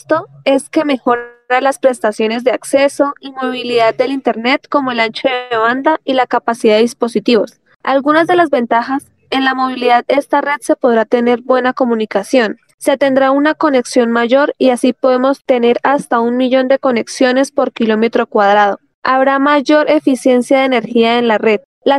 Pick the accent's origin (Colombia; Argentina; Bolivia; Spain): Colombia; Pamplona, Norte de Santander; Bueno, yo soy de Pamplona Norte de Santander.